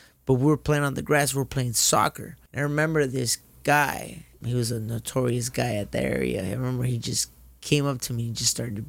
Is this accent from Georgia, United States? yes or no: no; Santa Ana, California, United States; You know, growing up in Santa Ana.